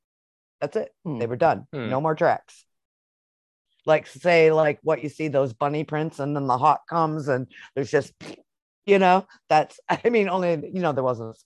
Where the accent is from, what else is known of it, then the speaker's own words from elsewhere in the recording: Michigan, United States; But okay, growing up in Michigan and especially living in a, like, I lived for a decade up in Alpena